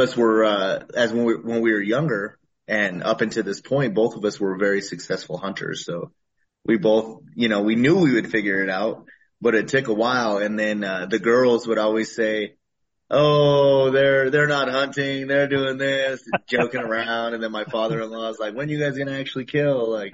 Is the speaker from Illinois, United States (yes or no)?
no; Colorado, United States; Yeah, so me first, I am born and raised in Colorado. I grew up hunting.